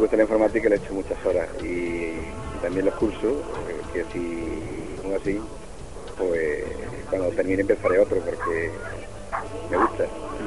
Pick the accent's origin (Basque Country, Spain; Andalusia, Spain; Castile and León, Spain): Andalusia, Spain; El Campillo; also born or lived in Moguer; Yo nací en Moguer, he vivido siempre en Campillo y vivo ahora en Minas de Recinto.